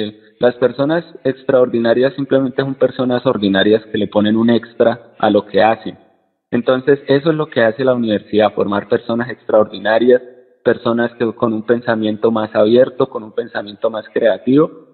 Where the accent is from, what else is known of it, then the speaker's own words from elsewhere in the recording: Málaga, Santander, Colombia; actualmente me encuentro trabajando en Concepción Santander, que es un municipio cercano a Málaga, que es mi ciudad de origen. En este municipio voy a estar 4 meses